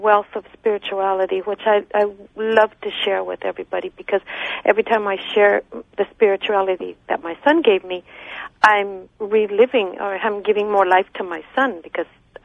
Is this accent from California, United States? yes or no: yes; Chula Vista, California, United States; I'm from Chula Vista, California, San Diego County.